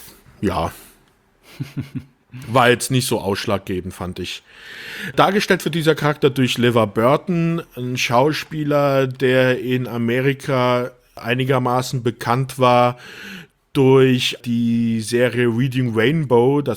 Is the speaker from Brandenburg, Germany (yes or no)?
no; Rhineland-Palatinate, Germany; Ja, ich bin ja auch in der Pfalz groß geworden.